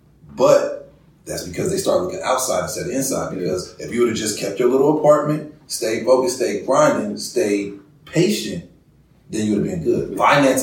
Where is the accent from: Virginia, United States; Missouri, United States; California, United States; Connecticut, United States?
California, United States; Oakland; Like, here I am. I come from Oakland. So I started out working at Home Depot.